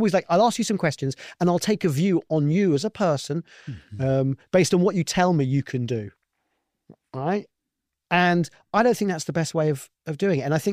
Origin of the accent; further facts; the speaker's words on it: London, United Kingdom; I grew up in London. I grew up in a multicultural society.